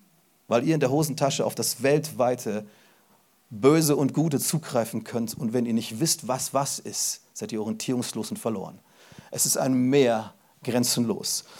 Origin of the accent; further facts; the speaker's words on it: Germany; Ich bin ja auch ein Deutscher und ich glaube an uns.